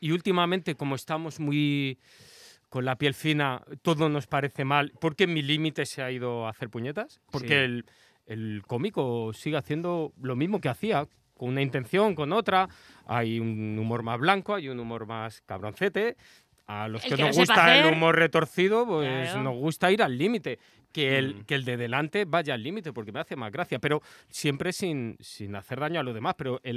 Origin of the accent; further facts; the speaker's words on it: Leganés, Community of Madrid, Spain; Yo soy de Leganés y en Leganés el otro día bajo muy de cuando en cuando a ver a la familia